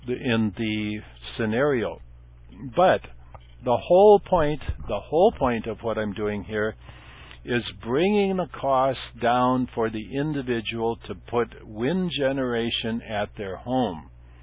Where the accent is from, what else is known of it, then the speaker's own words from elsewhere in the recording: Minnesota, United States; I grew up in, everybody knows this, I grew up in Minnesota.